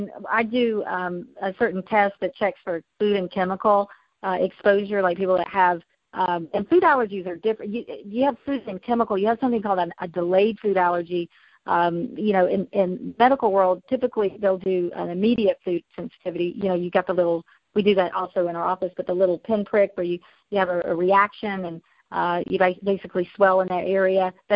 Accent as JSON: {"language": "English", "region": "the South", "country": "United States", "said": "I am from the South and I will drink my half and half tea at lunchtime."}